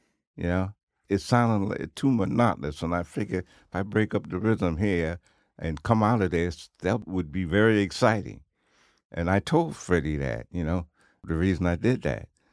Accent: New York, United States; When I came to Cincinnati, the black musicians weren't working with the white musicians. And I told them, "I'm from New York. We don't think like that."

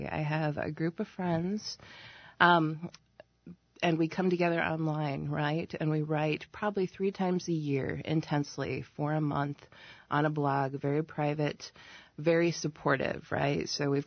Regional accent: Des Moines, Iowa, United States; also born or lived in Sioux Falls, South Dakota; I grew up in Des Moines. I went to high school in Sioux Falls, South Dakota. I went to Iowa State.

